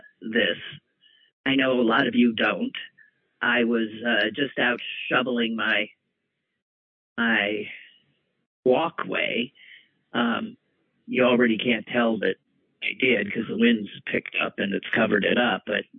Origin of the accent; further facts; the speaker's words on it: Wisconsin, United States; My brother and I were talking about how I guess the fact that we grew up in Wisconsin, that snow is just this marvel.